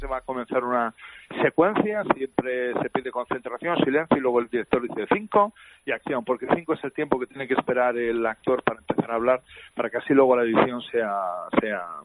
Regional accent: Spain; Yo soy muy español

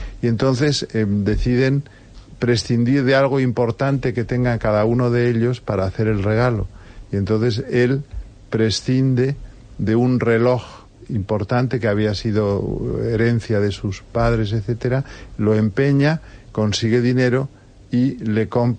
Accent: Madrid, Community of Madrid, Spain; Yo soy de Madrid

